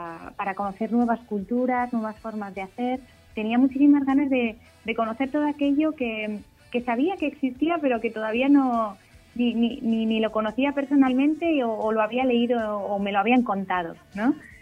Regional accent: Castellón, Valencian Community, Spain; Yo soy de Castellón, pero soy de estas personas que no aprovechaba demasiado el mar

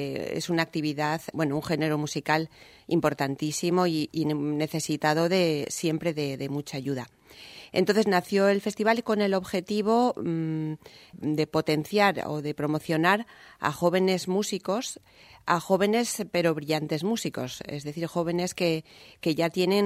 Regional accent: León, Castile and León, Spain; a mí me conocían porque yo soy de León

